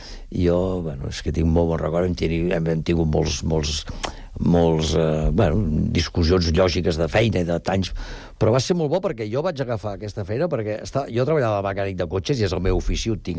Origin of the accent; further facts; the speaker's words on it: Barcelona, Catalonia, Spain; now in Sant Cugat del Vallès, Spain; jo vinc de Gràcia